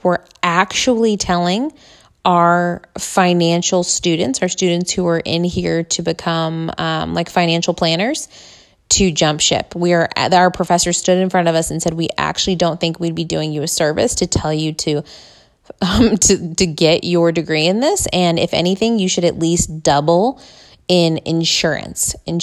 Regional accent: United States; I know, at least as an American, as someone who was taught, you know, as a millennial generation, I'm 33 years old

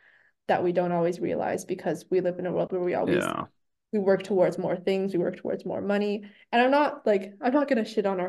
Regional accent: Thunder Bay, Ontario, Canada; I grew up back in Thunder Bay. The neighborhood I grew up in was very like diverse in terms of socioeconomic status.

